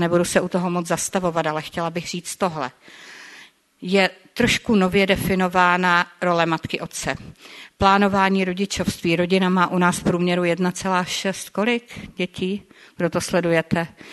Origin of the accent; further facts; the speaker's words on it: Rožnov pod Radhoštěm, Zlín Region, Czechia; now in Prague, Czech Republic; My žijeme v Praze, já jsem z Rožnova.